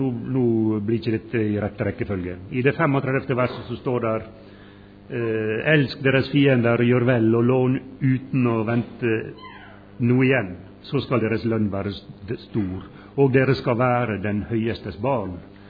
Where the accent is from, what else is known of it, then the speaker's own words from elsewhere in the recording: Valderøya, Møre og Romsdal, Norway; Så ser du der jeg kommer ifra, hjemme på Valderøya.